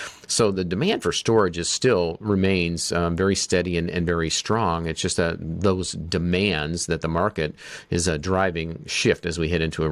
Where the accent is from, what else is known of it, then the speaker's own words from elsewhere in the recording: Flint, Michigan, United States; no offense to anybody in Flint, Michigan, that's my hometown.